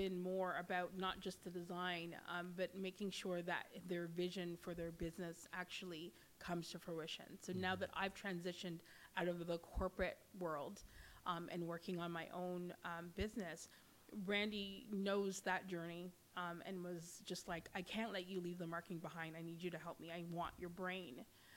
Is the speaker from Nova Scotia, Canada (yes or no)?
no; Ontario, Canada; So I was born and raised in Canada, North York General, but my parents are Jamaican on both sides.